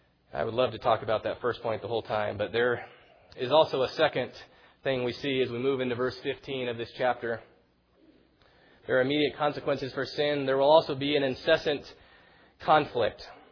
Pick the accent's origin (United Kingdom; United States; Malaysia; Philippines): Philippines; We grew up in the Philippines